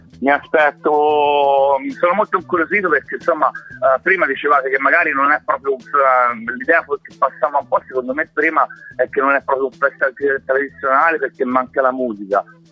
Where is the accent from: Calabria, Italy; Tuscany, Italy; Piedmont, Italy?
Tuscany, Italy; io sono toscano, sono sempre qua